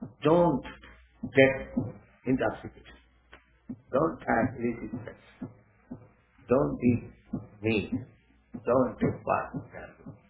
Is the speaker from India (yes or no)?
yes; India; English is a second language; No, we have no objection, but because we come from India, this winter is a little troublesome for us.